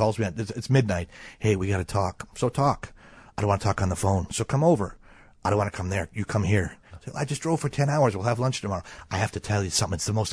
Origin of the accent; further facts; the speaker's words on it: Wisconsin, United States; I'm old school. I grew up in Wisconsin.